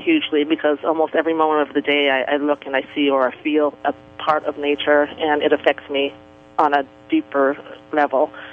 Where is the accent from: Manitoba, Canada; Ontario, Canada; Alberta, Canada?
Ontario, Canada; Toronto; now in Hawaii, United States; Growing up in Toronto, Toronto was a very, very earth-friendly city, and there were a lot of parks and a lot of bike trails and a lot of nature surrounding us.